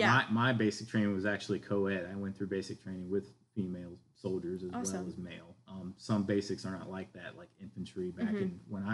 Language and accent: English; Virginia, United States; You're talking to a guy that, I was born and raised in Virginia. And so I had only traveled outside the States one time.